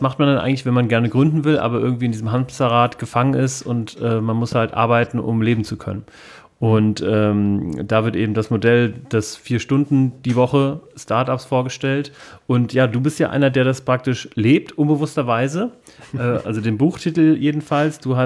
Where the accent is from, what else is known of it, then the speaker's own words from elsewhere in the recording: Rhineland-Palatinate, Germany; ich komme aus Kibo.